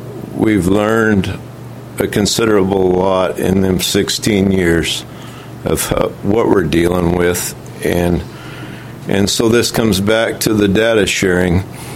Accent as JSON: {"language": "English", "region": "Washington", "country": "United States", "said": "There's three generations on a ranch, and we're from Stevens County, just north of Colville."}